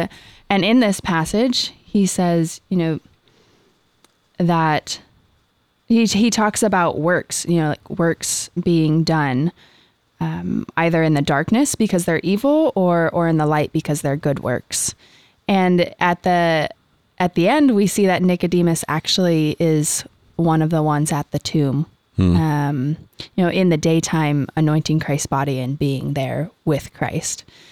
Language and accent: English; California, United States; I'm from Pagan California.